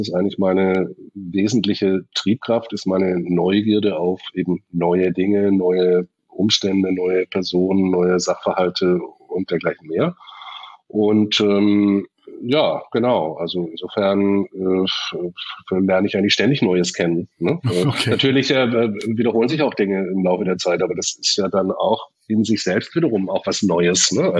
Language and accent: German; Stuttgart, Baden-Württemberg, Germany; Also in dem Vorort von Stuttgart, ich bin in Stuttgart aufgewachsen